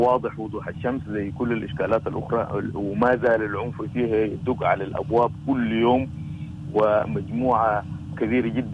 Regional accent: Sudan; دي مسؤوليتنا كلنا كسودانيين إننا نتضامن ونتضافر ونقول لا للعنف

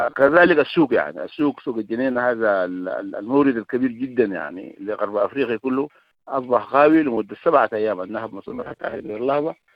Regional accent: Darfur, Sudan; نحن جزء من السودان حقيقة، يهمنا أمر السودان أيضا

